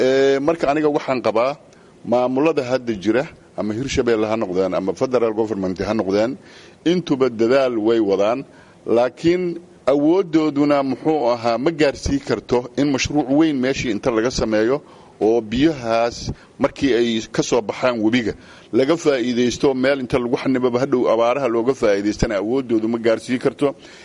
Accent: Beledweyne, Hiran, Somalia; Aniga magaalada Beledweyne aan ku dhashay oo kusoo koray

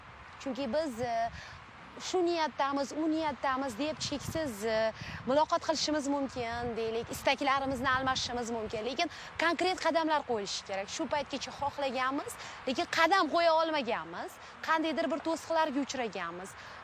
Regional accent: Qoshqirgon, Tashkent Region, Uzbekistan; moved away; Shu diyor farzandiman. O'zbekistonda tug'ilganman, voyaga yetganman. Toshkent viloyati Bo'stonliq tumani Qo'shqirg'on degan qishloqdaman. Oddiy oiladan chiqqanman. 9 farzandmiz.

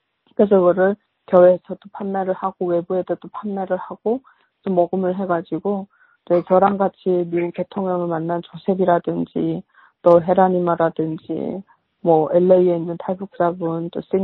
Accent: North Korea; now in United States; 내가 북한 사람이라는 거를

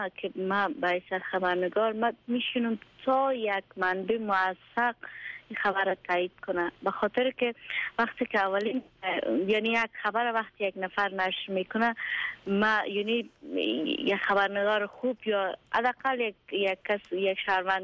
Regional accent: Afghanistan; ما افغان هستیم و کمتر در المپیک یعنی ظاهر میشن

